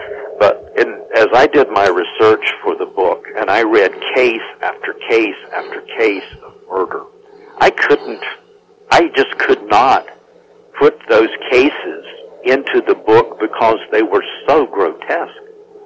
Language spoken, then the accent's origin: English; California, United States; Now, in my home state of California, there are all types of objections